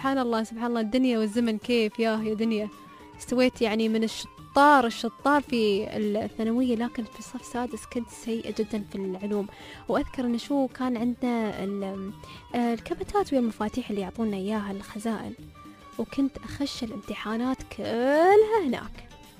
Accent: United Arab Emirates; بلادنا الإمارات العربية المتحدة

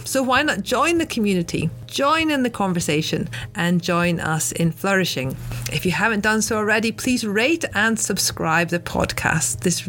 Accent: Scotland, United Kingdom; I grew up in Pietrekooter, which is just a few villages down from Balmoral.

